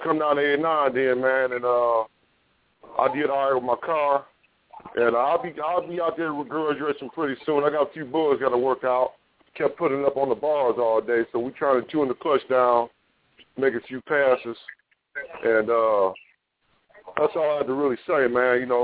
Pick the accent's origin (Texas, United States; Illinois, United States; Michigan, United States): Michigan, United States; Detroit; now in Columbus, United States; This is Coney, man. I'm from Detroit, man. I moved out of Columbus, Ohio.